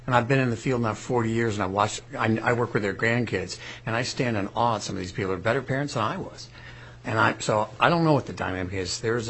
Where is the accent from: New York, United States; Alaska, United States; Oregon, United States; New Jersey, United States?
Alaska, United States; Fairbanks; I'm a psychologist from Fairbanks.